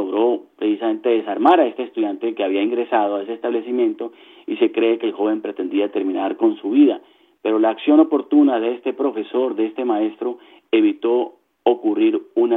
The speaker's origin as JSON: {"language": "Spanish", "region": "Bogotá", "country": "Colombia", "tie": "born there", "said": "Yo nací en Bogotá. Oiga, pero prácticamente la vida mía, mis ancestros todos son de Paipa. Viví en Paipa antes de viajar, viví en Paipa en los últimos 5 años"}